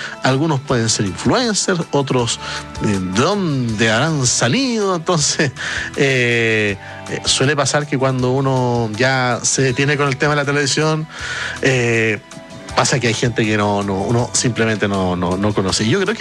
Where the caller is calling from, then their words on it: Temuco, Araucanía, Chile; de Temuco, acá aún mucho calor atmosférico, hoy 42 grados, mañana más temperaturas altas, se vienen extremas muy fuertes ahí en el sur de nuestro país.